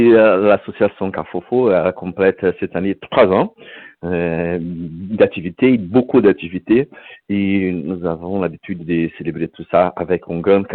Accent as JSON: {"language": "French", "country": "Brazil", "said": "qui nous illustre en tant que pop, en tant que brésilien."}